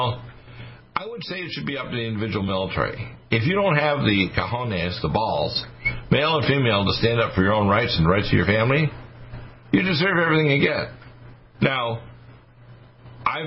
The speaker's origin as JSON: {"language": "English", "town": "Detroit", "region": "Michigan", "country": "United States", "tie": "born there", "said": "I was born in Detroit. I could be a U.S. president because I was born in Michigan. All right? My mother was born in North Dakota."}